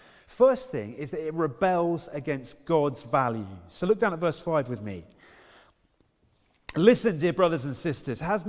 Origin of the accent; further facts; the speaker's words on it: Cambridge, East of England, United Kingdom; I grew up in Cambridge, and every summer in Cambridge, it was hilarious.